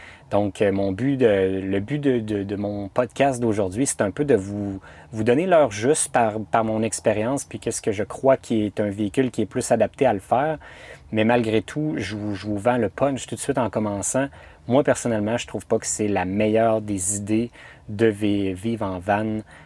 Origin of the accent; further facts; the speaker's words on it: Quebec, Canada; dans un appartement qu'on aurait chez nous au Québec